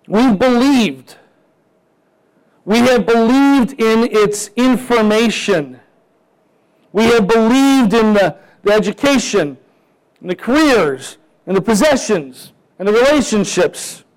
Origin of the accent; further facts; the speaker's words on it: Chicago, Illinois, United States; accent: Chicago; Because I guess from Chicago, we have a certain brogue. We talk a little faster than they do. Seems distinct. I'm from Chicago.